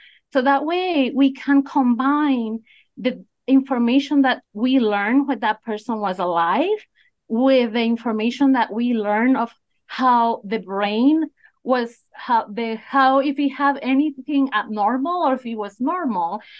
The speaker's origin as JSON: {"language": "English", "country": "Puerto Rico", "tie": "born or raised there", "said": "I am Puerto Rican, so I grew up in Puerto Rico. I did my studies there in biology"}